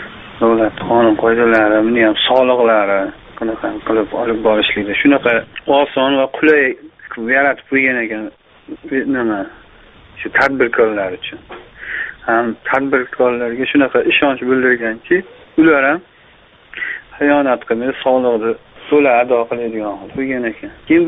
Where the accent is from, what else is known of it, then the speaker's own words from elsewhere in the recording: Andijan Region, Uzbekistan; Andijonlikman.